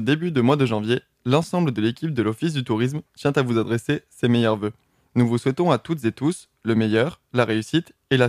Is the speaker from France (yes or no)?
yes; Occitanie, France; Et pour moi qui ne suis pas de la région, puisque je viens de Lozère